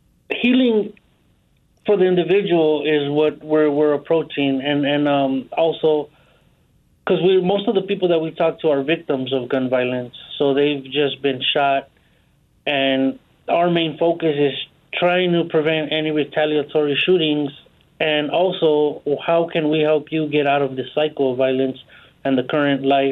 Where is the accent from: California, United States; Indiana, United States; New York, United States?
California, United States; Los Angeles; I grew up in Los Angeles, and I was a gang member for most of my life, from 12 to 33 years old.